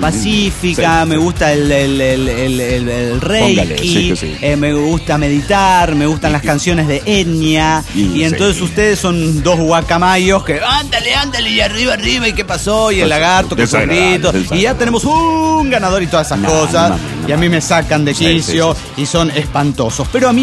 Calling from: Puebla, Mexico; de Puebla, México.

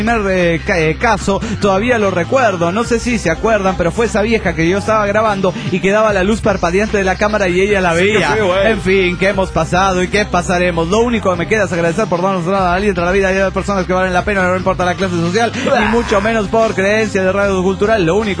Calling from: Golden, Colorado, United States; de Golden, Colorado.

